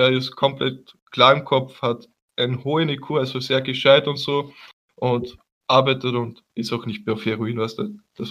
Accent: Austria; als Österreicher, stehst du da.

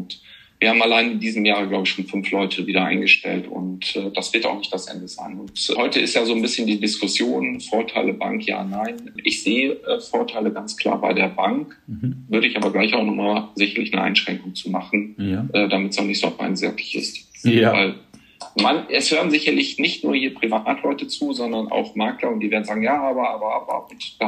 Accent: Münster, North Rhine-Westphalia, Germany; ich bin Münsteraner, da arbeite ich jetzt auch, habe in Münster Mathematik und BWL studiert

